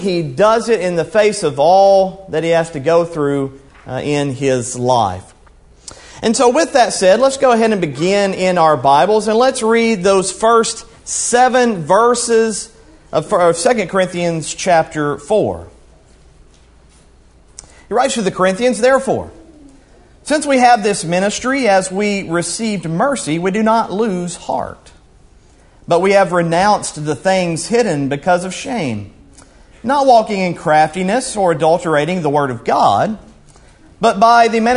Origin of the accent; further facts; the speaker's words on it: Columbia, Tennessee, United States; I'm originally from Columbia, Tennessee, so I'm a Middle Tennessee folk.